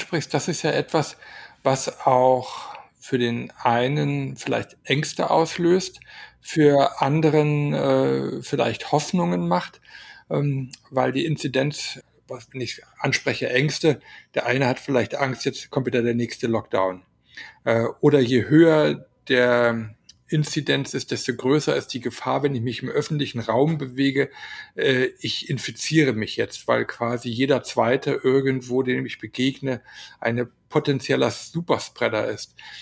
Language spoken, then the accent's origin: German; Austria; weil wir doch eher immer diese Standardmeldungen in der Tagesschau oder bei uns in Österreich halt im ORF bekommen.